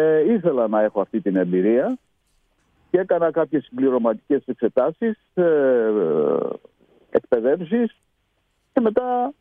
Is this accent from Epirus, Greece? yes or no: no; Arethousa, North Aegean, Greece; Βέβαια, είμαι από την Ικαρία και τα παιδικά μου χρόνια ήταν εκεί.